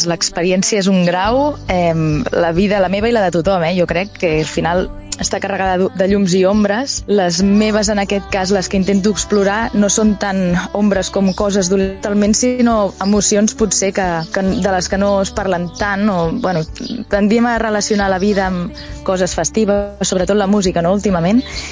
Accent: Tarragona, Catalonia, Spain; jo la veritat és que originalment sóc de Tarragona.

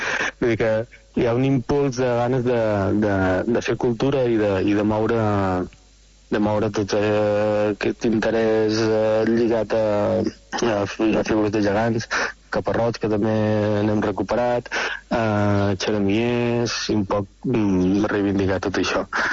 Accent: Reus, Catalonia, Spain; jo personalment vinc de Reus i des de que tinc memòria que vaig per sota dels gegants

